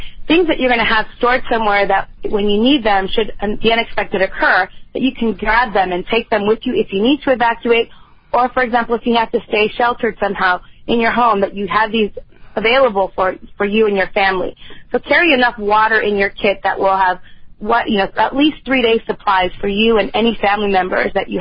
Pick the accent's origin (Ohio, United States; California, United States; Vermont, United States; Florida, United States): California, United States; El Segundo; I actually grew up in El Segundo in the South Bay area.